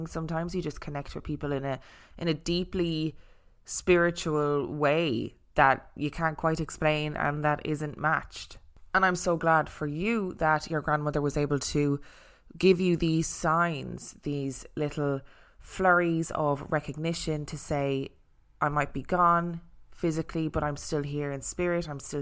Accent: United States; I grew up in America and have been to many state fairs, and I've never seen a camel at these fairs.

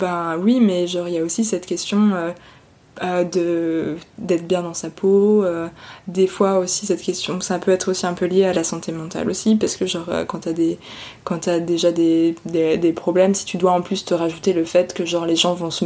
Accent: France; je suis française, j'ai mes papiers

